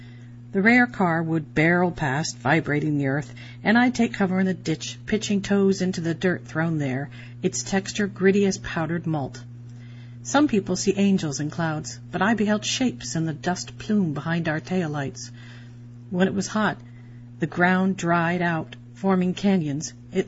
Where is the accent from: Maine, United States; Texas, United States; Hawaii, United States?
Maine, United States; Durham; The road, its contours hugging field and forest, ran through my hometown of Durham, Maine.